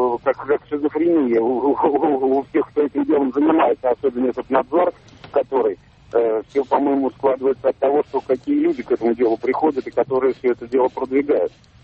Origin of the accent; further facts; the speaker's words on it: Saratov, Saratov Oblast, Russia; Я из Саратова.